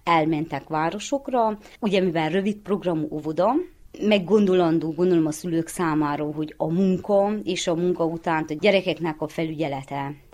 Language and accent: Hungarian; Vița, Romania; now in Sepsibesenyő, Romania; Sepsibesenyőn lakom, vitai származású vagyok, amire nagyon büszke vagyok.